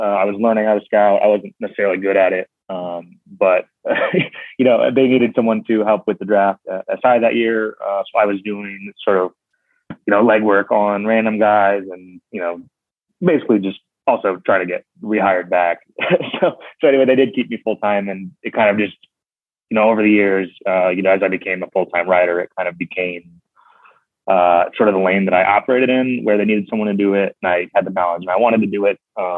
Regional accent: Chicago, Illinois, United States; I grew up in Chicago.

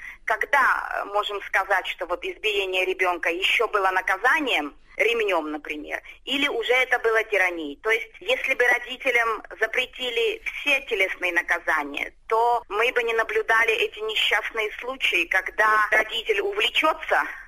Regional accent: Kazakhstan; also born or lived in Moscow; now in Czechia; прежде чем переехала в Чехию, жила какое-то время в Москве, училась там, но сама происхожу из Казахстана.

